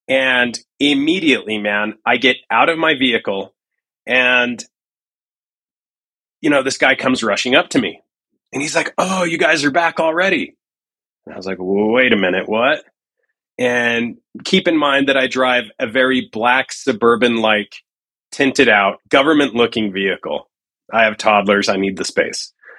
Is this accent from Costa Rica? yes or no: yes; Costa Rica; they come from Panama, and I'm from Costa Rica, which is literally that shares a border.